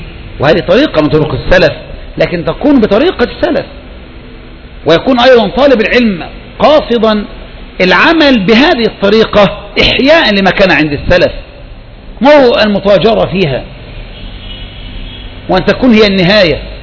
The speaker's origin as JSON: {"language": "Arabic", "country": "Egypt"}